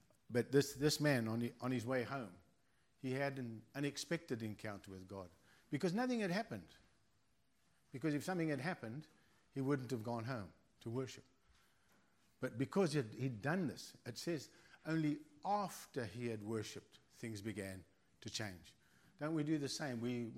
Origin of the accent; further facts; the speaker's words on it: South Africa; I come here from South Africa where we get excited and people jump around and jump over the chairs and do all strange things.